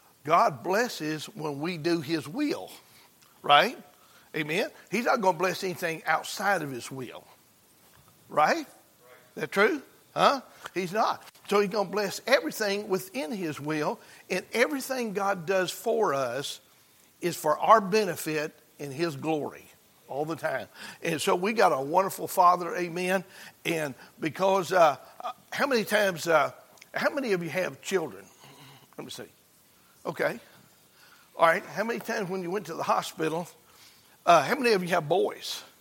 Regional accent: Arkansas, United States; also born or lived in Shreveport; I wasn't born here, but I was raised in Arkansas. Let me put it that way. I was born in Shreveport, Louisiana.

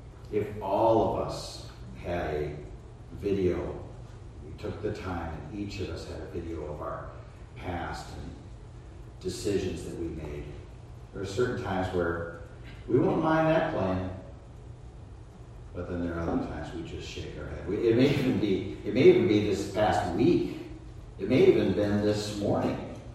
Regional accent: Chicago, Illinois, United States; I like to go back home to where I grew up in Chicago and go back to my old neighborhood.

